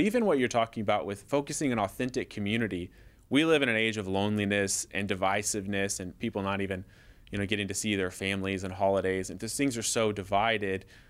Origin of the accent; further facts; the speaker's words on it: Texas, United States; I think you're in Texas now, my home state.